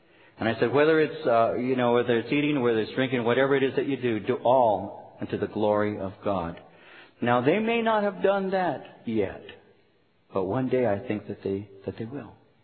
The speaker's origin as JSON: {"language": "English", "town": "Norwalk", "region": "California", "country": "United States", "tie": "born or raised there", "said": "I grew up in Norwalk."}